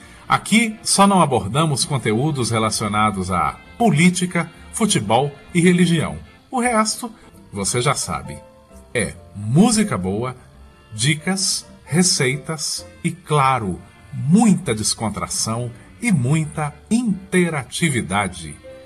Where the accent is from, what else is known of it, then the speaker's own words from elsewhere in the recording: Sete Lagoas, Minas Gerais, Brazil; Eu sou mineiro de Sete Lagoas